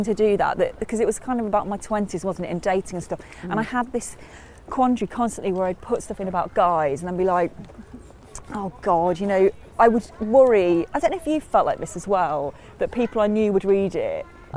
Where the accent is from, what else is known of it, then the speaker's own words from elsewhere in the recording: Matlock, East Midlands, United Kingdom; also born or lived in Hull / Cheshunt; I was born in Hull and then moved to Cheshunt in Hertfordshire when I was two, then moved to Matlock when I was six. So I do really consider it my hometown.